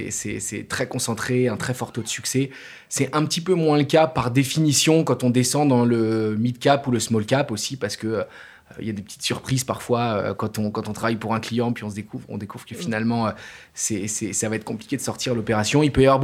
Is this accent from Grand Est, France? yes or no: yes; Grand Est, France; moi, je suis un Luxembourgeois qui a grandi dans les Vosges profondes.